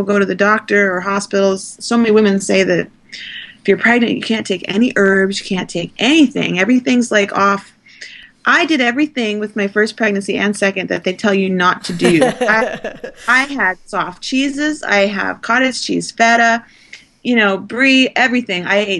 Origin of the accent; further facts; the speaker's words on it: Phoenix, Arizona, United States; moved away as an adult; now in Missouri, United States; No. I'm out in Missouri, out in a small town. I'm originally from Phoenix, Arizona.